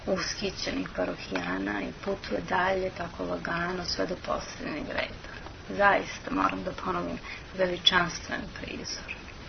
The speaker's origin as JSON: {"language": "Serbian", "country": "Serbia", "said": "pitale su me odakle sam, ja sam im rekla iz Srbije."}